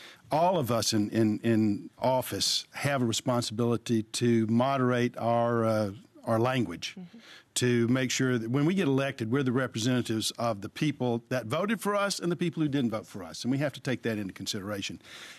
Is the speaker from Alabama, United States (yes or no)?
yes; Birmingham, Alabama, United States; I grew up in Birmingham, Alabama in the 60s. Mm-hmm. And I watched what that did to my hometown.